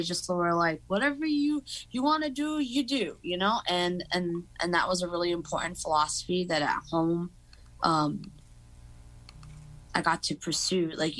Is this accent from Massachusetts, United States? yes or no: yes; Boston, Massachusetts, United States; also born or lived in Maryland; So I was born in Maryland, but I grew up in Boston, so I consider myself Bostonian.